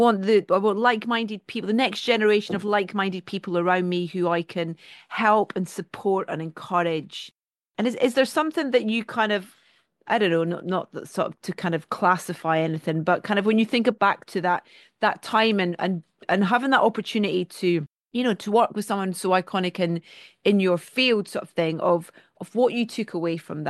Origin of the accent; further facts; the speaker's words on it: Scotland, United Kingdom; I'm Scottish